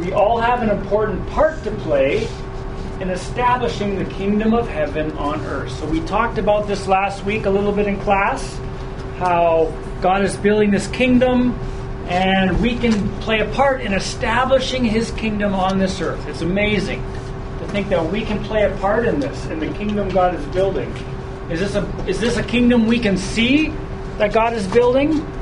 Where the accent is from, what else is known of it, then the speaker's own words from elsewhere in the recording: Canada; because we're Canadian, wherever we go around the world, we bring something different